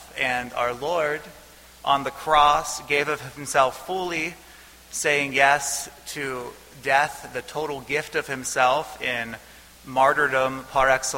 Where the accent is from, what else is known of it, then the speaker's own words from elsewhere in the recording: Pittsburgh, Pennsylvania, United States; I'm from Pittsburgh, from the South Hills to the North Hills and back every day for like 15 years